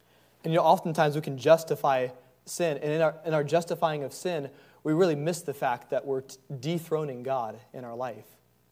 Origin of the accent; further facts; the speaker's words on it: Tennessee, United States; I'm from Tennessee.